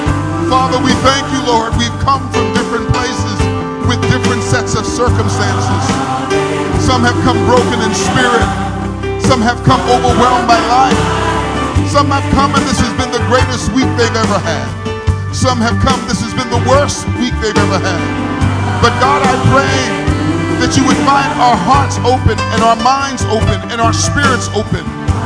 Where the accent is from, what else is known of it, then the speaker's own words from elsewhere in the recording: New York City, New York, United States; I married a Canadian girl, and I'm from New York City. She's from the country, I'm from the city